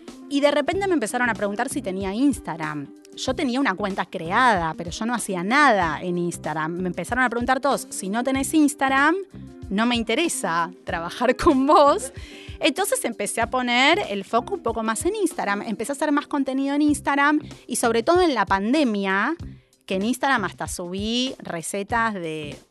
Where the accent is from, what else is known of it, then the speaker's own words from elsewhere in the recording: Morón, Buenos Aires Province, Argentina; yo soy de Morón.